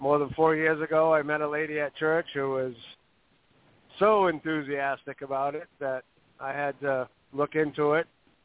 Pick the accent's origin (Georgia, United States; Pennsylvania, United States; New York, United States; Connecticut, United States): Pennsylvania, United States; Lancaster; Hi there. … I'm from the Lancaster area of Pennsylvania. Is where I live now.